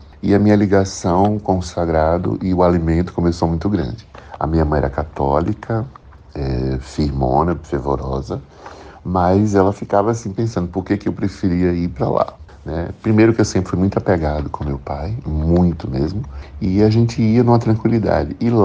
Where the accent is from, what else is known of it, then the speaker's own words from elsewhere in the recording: João Pessoa, Paraíba, Brazil; born there; Eu nasci na Paraíba, na cidade de João Pessoa, em 1959. Portanto, hoje eu tenho 63 anos